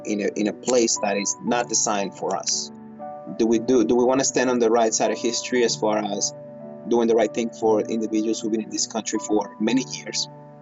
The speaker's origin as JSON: {"language": "English", "region": "California", "country": "United States", "tie": "born or raised there", "said": "So I'm Filipino. I live in the Bay Area where I grew up. I have 34 relatives here in the Bay Area. 34 relatives. I'm the only one who's undocumented."}